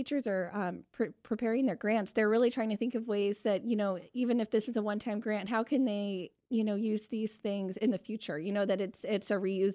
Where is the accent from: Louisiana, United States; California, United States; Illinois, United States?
Illinois, United States; Peoria; also born or lived in Decatur; My dad was a business owner here for decades, and though I was raised in Peoria, after my parents split, I was here every other weekend during summers, and a lot of my happiest memories are in Decatur.